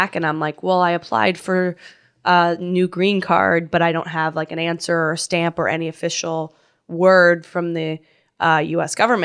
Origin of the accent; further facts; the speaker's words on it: Canada; now in United States; and I'm a Canadian immigrant who's been lawfully living in this country for over 10 years.